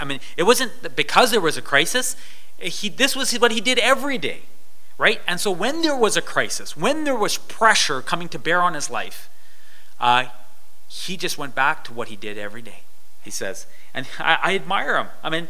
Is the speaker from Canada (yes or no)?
yes; Winnipeg, Manitoba, Canada; I grew up in Winnipeg